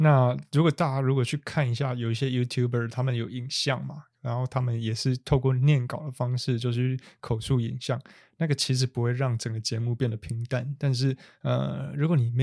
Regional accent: central Taiwan, Taiwan; 我最近讲台语这种南部腔，南部腔就讲生活，然后我们中部人跟讲生活，

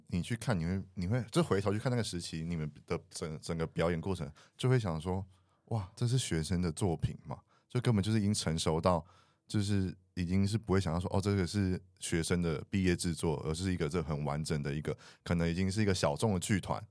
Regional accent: Taichung, Taiwan; 因为我自己就是也不是高雄人，就我是台中人

